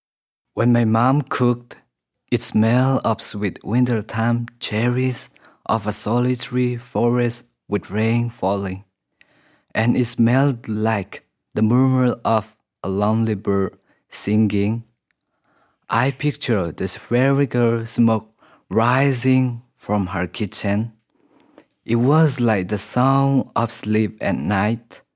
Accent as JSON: {"language": "English", "country": "Myanmar", "second_language": "English", "said": "I'm from Burma."}